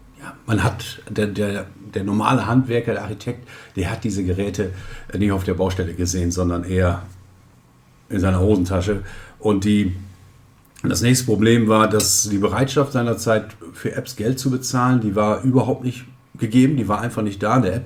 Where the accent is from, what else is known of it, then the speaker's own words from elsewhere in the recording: Hopsten, North Rhine-Westphalia, Germany; Ich bin aufgewachsen, geboren in Hopsten in Westfalen. Wer nicht weiß, wo das ist zwischen Osnabrück und Rheine in etwa. Bin 54 Jahre alt gerade geworden und lebe hier mit meiner Frau und meiner Tochter im Ort